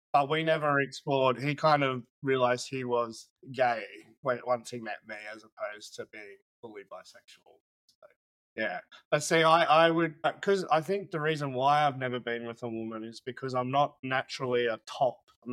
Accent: Australia; also born or lived in Tasmania; I grew up in Outback Australia, you know, quite a rough, it's kind of like growing up in rural Texas kind of thing.

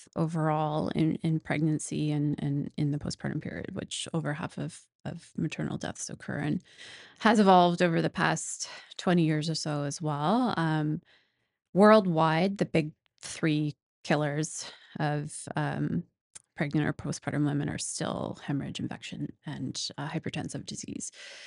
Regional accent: Saskatchewan, Canada; I'm Canadian. I'm from rural Saskatchewan, so it's a very, very, very tiny, small part of the earth, very scarcely populated. The town I grew up in was 1,000 people.

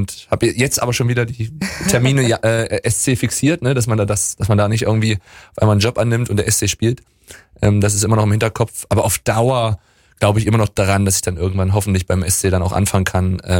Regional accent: East Germany, Germany; now in Freiburg, Germany; Also ich komme ja aus dem Osten, DDR-Kind, aber wohne auch im Osten von Freiburg.

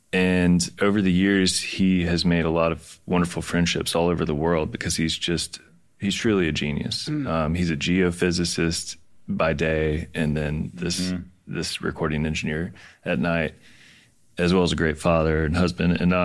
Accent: Mount Airy, North Carolina, United States; born there; So Fancy Gap, like I said, I was born in Mount Airy, and Mount Airy is an interesting place because it's basically the foothills of the mountains.

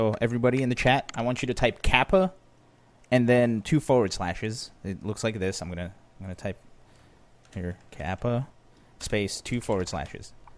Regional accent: Wilkes-Barre, Pennsylvania, United States; I grew up around Wilkes-Barre, Pennsylvania, after I moved here to the United States. Started hanging out in Scranton, then went to school near Philly.

